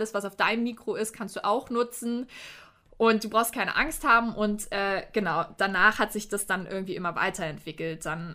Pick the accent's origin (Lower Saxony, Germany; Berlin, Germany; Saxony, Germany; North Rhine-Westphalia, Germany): Berlin, Germany; So, und ich bin ja aus Berlin und habe mir ja irgendwann mal gedacht, ja, ich ziehe mal nach Mittweida, weil irgendwie mein Onkel da mal hingezogen ist, also auch ein Berliner.